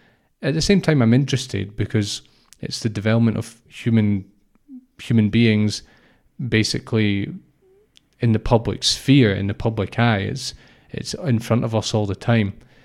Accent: Scotland, United Kingdom; I'm Scottish, I'm proud to be Scottish, but I don't feel identified as Scottish as a lot of people do in the country

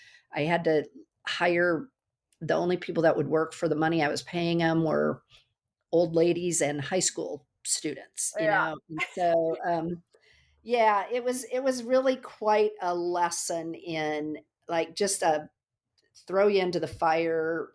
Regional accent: Iowa, United States; now in Kansas City, United States; I grew up in Northern Iowa. I went to school at Iowa State, go Clones.

